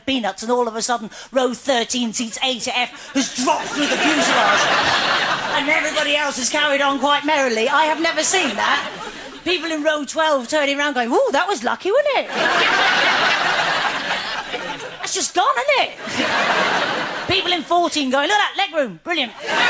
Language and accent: English; United Kingdom; I'm so British at times, I've noticed. I don't even use my car horn in this country anymore in case it's interpreted too aggressively.